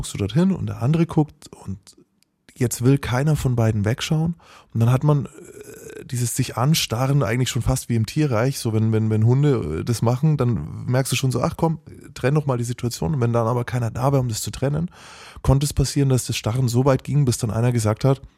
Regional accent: Nuremberg, Bavaria, Germany; ich bin in Nürnberg aufgewachsen

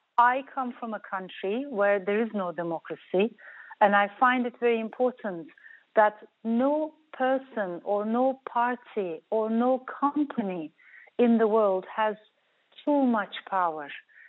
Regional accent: Turkey; also born or lived in Strasbourg, France; My mother brought me to Turkey because for her, Turkey was motherland. For me, it was a new country to discover. And we came to a very conservative, very patriarchal neighborhood in Ankara. This was my grandmother's house.

